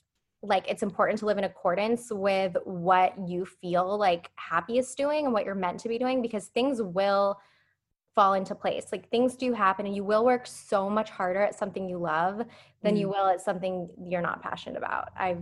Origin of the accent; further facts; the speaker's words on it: Phoenix, Arizona, United States; now in San Diego, United States; I moved to San Diego, which is where I live now, but I came from Phoenix